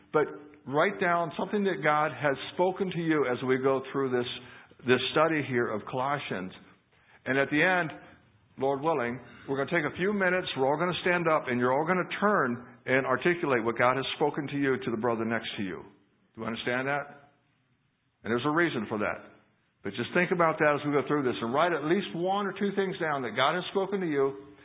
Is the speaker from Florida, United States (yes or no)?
no; Berkeley Springs, West Virginia, United States; also born or lived in Chambersburg; We are from Berkeley Springs, West Virginia. We used to live in Chambersburg